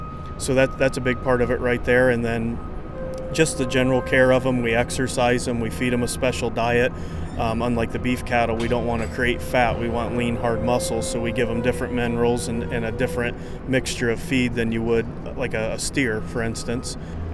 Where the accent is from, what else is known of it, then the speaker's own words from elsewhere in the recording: Ohio, United States; in my case, I'm from Ohio, so I had a 16-hour trip here